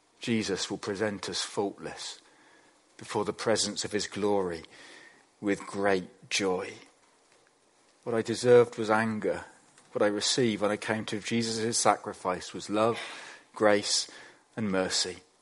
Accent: Bradford, Yorkshire and the Humber, United Kingdom; We had a well in the kitchen of the house that we grew up in Bradford.

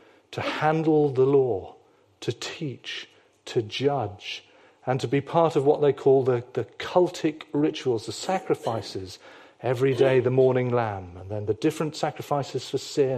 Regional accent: England, United Kingdom; I am an Englishman. What more could one want?

